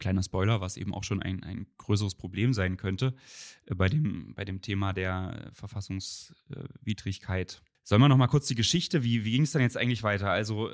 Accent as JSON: {"language": "German", "town": "Halle", "region": "Saxony-Anhalt", "country": "Germany", "tie": "born or raised there", "said": "Halle natürlich, ja, das ist ja wiederum meine Heimatstadt"}